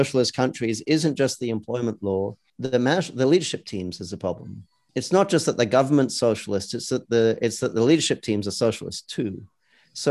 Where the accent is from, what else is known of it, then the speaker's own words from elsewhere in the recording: Australia; I come from Australia where we have a lot of socialist, employment law.